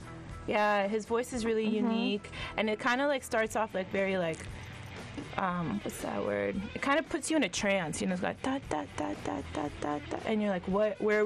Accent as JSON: {"language": "English", "region": "the South", "country": "United States", "said": "We were like, hey, we're from the South. Really good, good people, but if you cross us, you're going to probably get stabbed. And that's kind of the South."}